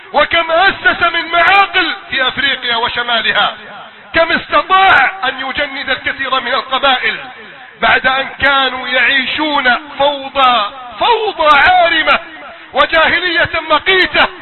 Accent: Egypt; بلدنا مصر

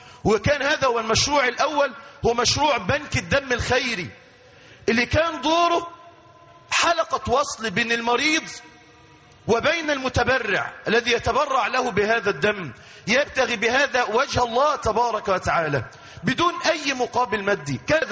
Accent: Mansoura, Dakahlia, Egypt; الموجودون هنا في بلدتنا الحبيبة المنصورة

